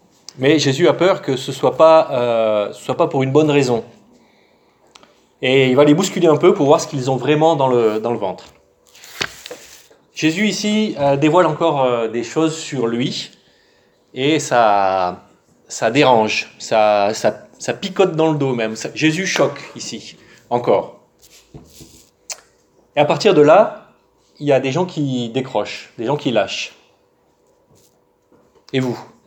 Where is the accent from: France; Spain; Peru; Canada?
France; surtout quand on est français, et puisqu'on a le meilleur pain du monde, bien sûr.